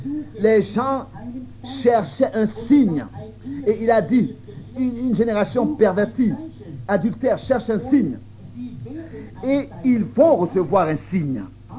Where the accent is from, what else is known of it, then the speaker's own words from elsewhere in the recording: United States; Je suis américain et beaucoup de mes parents sont morts dans la guerre, etc. L'Amérique est mon pays.